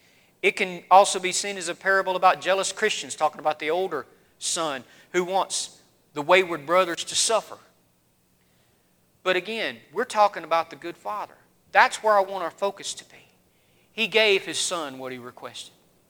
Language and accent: English; the South, United States; growing up in the South, me and my brothers and my cousins and my neighbors, we liked to play army.